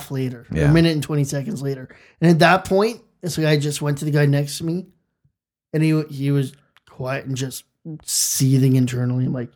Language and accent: English; Ottawa, Ontario, Canada; I told him off the bat, like, listen, I'm from Ottawa.